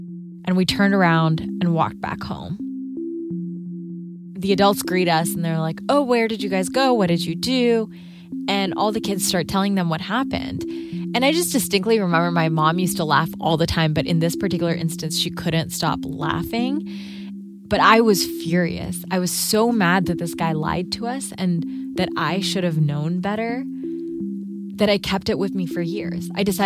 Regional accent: Karachi, Sindh, Pakistan; that I grew up in Karachi, Pakistan.

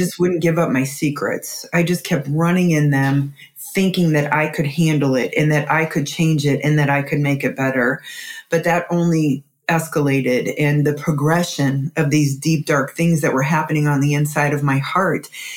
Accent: Missouri, United States; moved away as an adult; I had made a move to Florida. I'm from Missouri and my parents have always lived there. So I moved away

